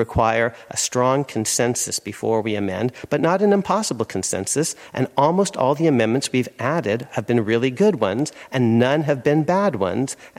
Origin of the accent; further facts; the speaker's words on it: California, United States; I'm from California, and some of the amendments have been good and some of them have been bad.